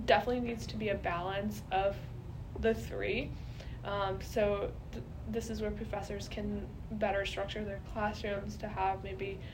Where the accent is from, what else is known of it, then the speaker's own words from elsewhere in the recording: Pakistan; now in Alexandria, United States; I live in Alexandria, Virginia, but originally born and raised in Pakistan.